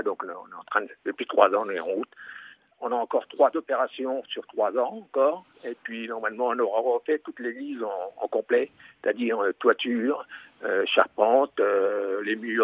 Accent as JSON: {"language": "French", "town": "Trigny", "region": "Grand Est", "country": "France", "tie": "born or raised there", "said": "Je suis natif de la commune, donc je suis né à Trigny il y a déjà 71 ans et je connais très bien ma commune, évidemment."}